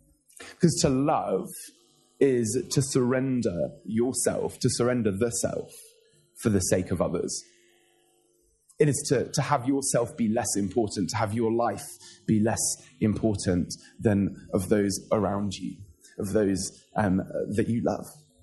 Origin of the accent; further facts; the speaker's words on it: Lebanon; Oh, I'm from Lebanon, for those of you that don't know.